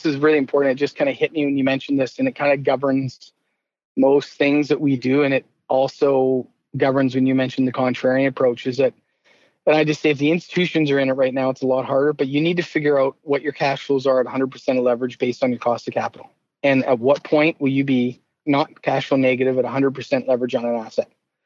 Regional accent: Southwest, United States; I'm from the Southwest. So you don't have that local bias, which can help.

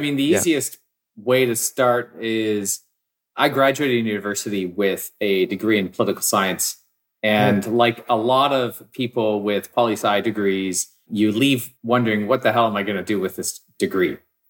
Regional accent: Victoria, British Columbia, Canada; now in Vancouver, Canada; I grew up in Victoria. I moved to Vancouver and I decided that I'm going to get into this world of marketing research.

